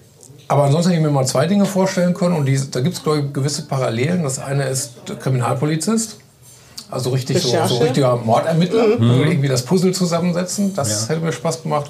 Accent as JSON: {"language": "German", "town": "Hagen", "region": "North Rhine-Westphalia", "country": "Germany", "tie": "born there", "said": "ich bin in der Großstadt ja geboren. Hagen ist so eine Großstadt. Ist schon eine Großstadt, hatte damals doch noch über 200.000 Einwohner. So eine unterschätzte Ruhrgebiet."}